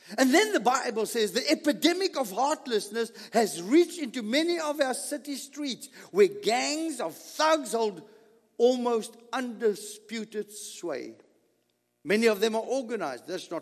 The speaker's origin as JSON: {"language": "English", "country": "United States", "said": "I'm an American."}